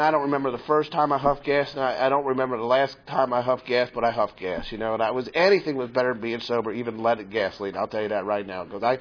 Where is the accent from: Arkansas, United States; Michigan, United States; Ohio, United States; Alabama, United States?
Ohio, United States; Cincinnati; And I was born in Cincinnati. That is where I am from. I do have roots there.